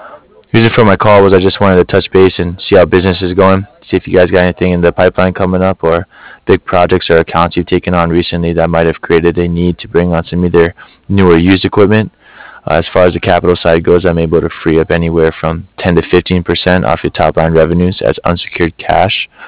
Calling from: Cardiff, Wales, United Kingdom; I'm calling here from Cardiff.

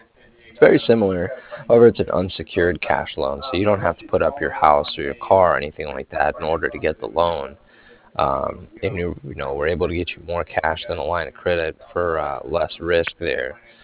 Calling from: Cardiff, Wales, United Kingdom; I was calling from Cardiff

